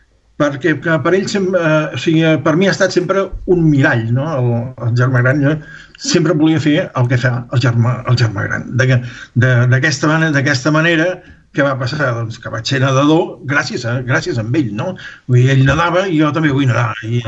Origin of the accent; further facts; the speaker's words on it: L'Armentera, Catalonia, Spain; born there; jo vaig néixer a l'Empordà, a l'Empordà, a un poble que es diu l'Armentera.